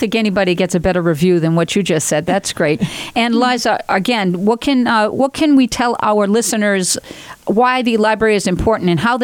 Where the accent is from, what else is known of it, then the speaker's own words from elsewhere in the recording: Andover, Massachusetts, United States; I grew up in Andover